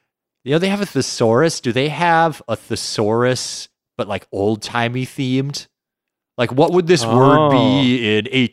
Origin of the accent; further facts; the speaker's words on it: Minnesota, United States; accent: Minnesota; Every year, my Minnesota accent gets worse and worse.